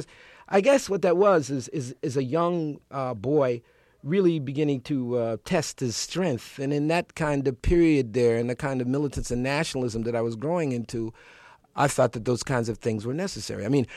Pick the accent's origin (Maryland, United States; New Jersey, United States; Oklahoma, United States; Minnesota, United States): New Jersey, United States; Newark; moved away as an adult; also born or lived in New York; I was born in Newark. I left, to go away to college. But I came back to Newark because I knew that that was where I began